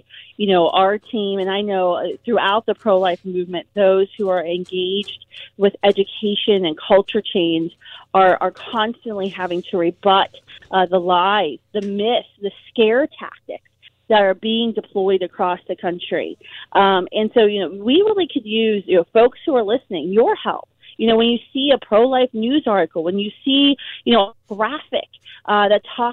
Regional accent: West Virginia, United States; For example, in West Virginia, I've been very disappointed. My home state, I'll be there today.

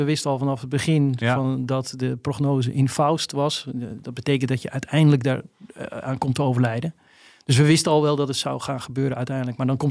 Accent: Volendam, North Holland, Netherlands; Omdat ik zelf ook uit Volendam kom.

